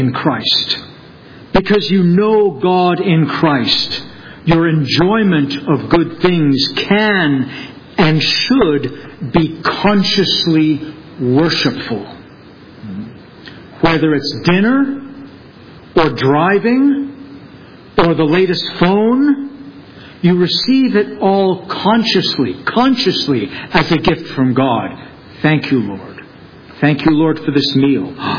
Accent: Toronto, Ontario, Canada; I was 28 when I got my first car. I was from Toronto. We had bus and subway.

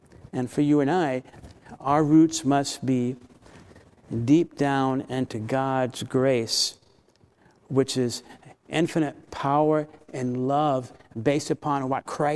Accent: Florida, United States; Growing up in Florida, we would see them all the times and have been in several.

